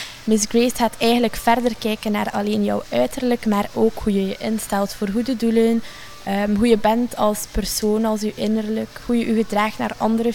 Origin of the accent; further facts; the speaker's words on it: Idegem, Flanders, Belgium; Ik ben 17 jaar en ik kom uit Idegem.